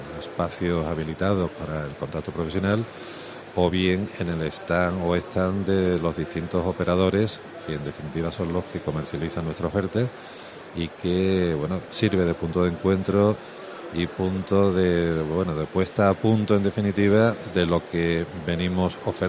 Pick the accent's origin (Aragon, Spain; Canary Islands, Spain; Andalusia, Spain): Andalusia, Spain